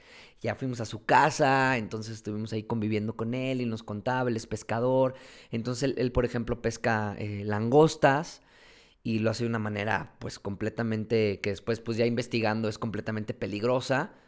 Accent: San Luis Potosí, Mexico; se nos dicen, ¿de dónde son? De San Luis Potosí, qué padre

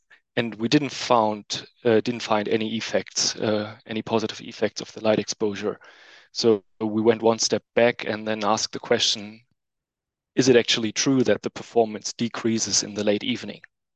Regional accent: Germany; English is a second language; now in Switzerland; So we are both originally from Germany, so we moved here too for that reason.

